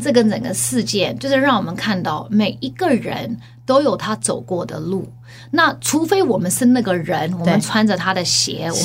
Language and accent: Chinese; United States; 因为我们在美国长大我们看太多不同的种族在一起